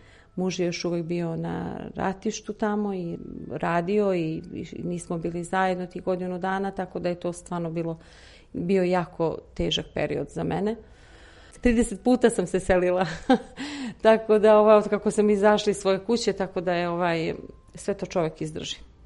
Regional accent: Begov Lukavac, Peja District, Kosovo; now in Serbia; potičem iz Metohije, iz jednog malog sela koje se zove Begov Lukavac u srcu Metohije … Udajom nisam promenila prezime. 25 godina sam živjela na Kosovu i Metohiji

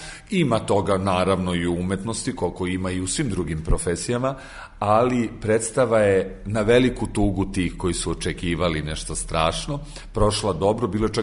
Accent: Kragujevac, Šumadija and Western Serbia, Serbia; Ja sam rodom Kragujevčanin.

